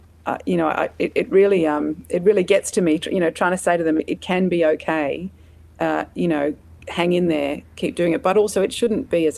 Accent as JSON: {"language": "English", "town": "Canberra", "region": "Australian Capital Territory", "country": "Australia", "tie": "born or raised there", "said": "Yeah, born and bred in Canberra."}